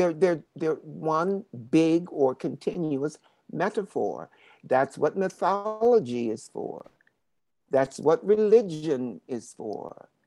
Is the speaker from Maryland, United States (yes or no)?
yes; Baltimore, Maryland, United States; And because of the way I grew up in Baltimore, Maryland, of course, can I?